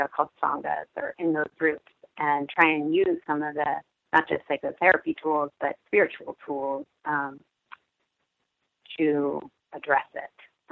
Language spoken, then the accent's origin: English; New York City, New York, United States; also born or lived in Oakland; now in Seattle, United States; So I grew up in New York City, and then I was sort of bounced around a little, and then went to school in the Bay Area, lived in Oakland for a while, and then moved to Seattle 10 years ago.